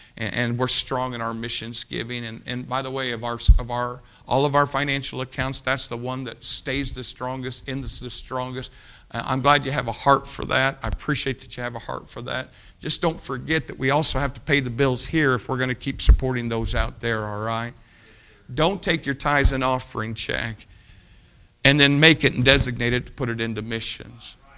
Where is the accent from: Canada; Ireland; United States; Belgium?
United States; I'm an American.